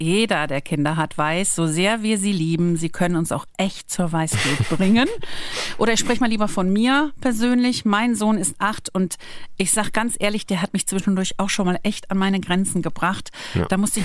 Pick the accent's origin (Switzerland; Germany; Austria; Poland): Germany; Hilden, North Rhine-Westphalia; Dieser Mann aus meiner Heimatstadt Hilden bei Düsseldorf